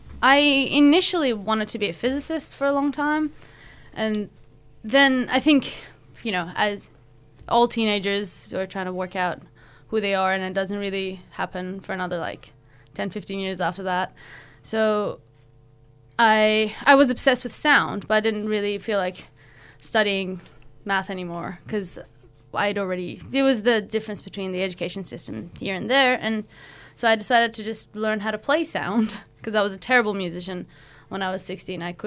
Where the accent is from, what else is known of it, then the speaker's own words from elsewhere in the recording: Iran; I'm from Iran the country.